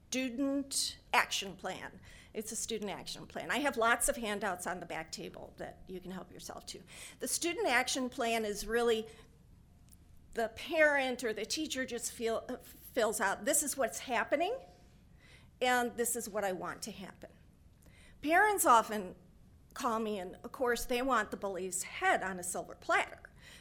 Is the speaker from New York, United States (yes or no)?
no; Minnesota, United States; I always tell them, because I'm from Minnesota, I tell a child